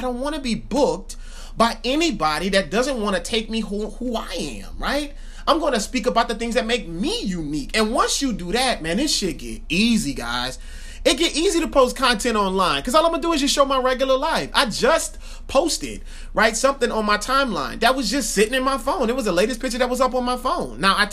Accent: Marietta, Georgia, United States; I grew up in Marietta, Georgia. I eventually moved to Columbus, Georgia.

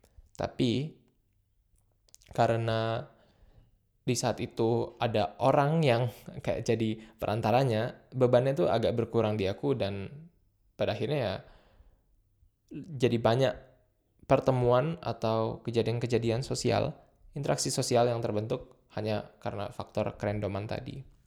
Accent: Indonesia; now in Germany; kita orang Indo yang tinggal di Jerman.

